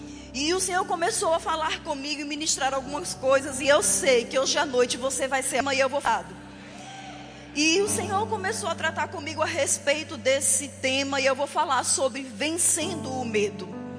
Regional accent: Pernambuco, Brazil; accent: Northeastern; moved away as an adult; now in Salvador, Brazil; você já percebeu aí pelo meu sotaque que eu sou lá do Nordeste. Eu sou pernambucana, mas há 18 anos eu estou na Bahia, eu moro em Salvador.

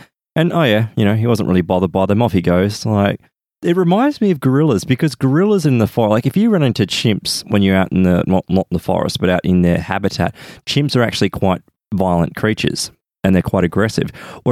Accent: Largs, Scotland, United Kingdom; All my life, I've been … from Largs, and now people think I'm Tomas from Poland. People ask, have you always stayed in Largs?

